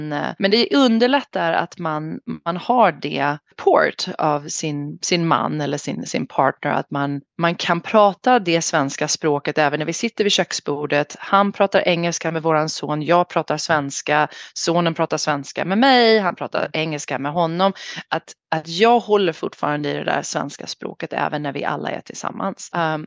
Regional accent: Täby, Stockholm County, Sweden; now in Seattle, United States; Jag är uppvuxen i Vigbyholm, Täby, utanför Stockholm. Jag flyttade till Amerika 1993, så jag har bott i Amerika i 30 år.

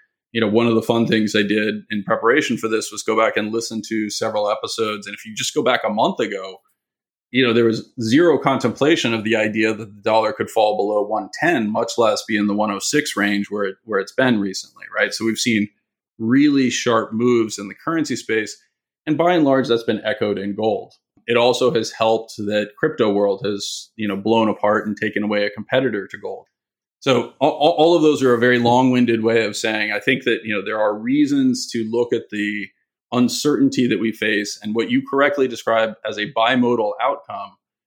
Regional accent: United States; I realize I'm speaking my book both as an American and as an investor.

